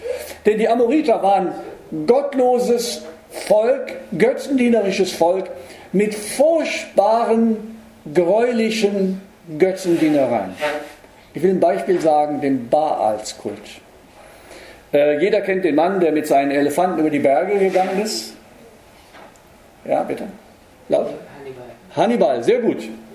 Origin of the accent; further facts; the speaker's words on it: Berlin, Germany; ich komme aus Berlin, die Hauptstadt, da ist man immer so mit der frischen Schnauze.